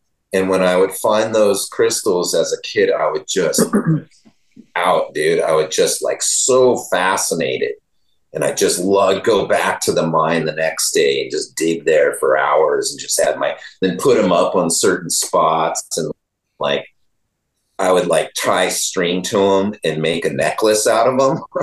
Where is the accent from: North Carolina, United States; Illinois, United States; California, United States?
California, United States; And I was just from NorCal.